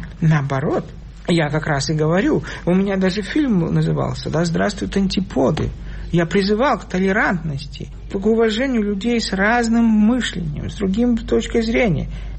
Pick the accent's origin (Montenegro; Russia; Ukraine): Russia; Теперь неловко даже сказать, я из России.